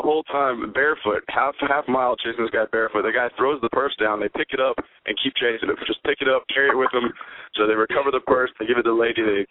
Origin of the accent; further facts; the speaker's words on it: Virginia, United States; and then I'm up from Virginia, so we're kind of bringing that down and spreading that out, too.